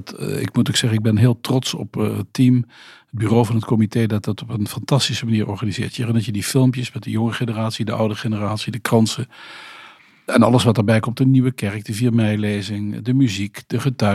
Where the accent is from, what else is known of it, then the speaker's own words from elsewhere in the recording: Veghel, North Brabant, Netherlands; Ik kom uit Veghel, hè? Nu Meijerijstad. Dus een jongen die opgegroeid is met Market Garden, Airborne, herdenkingen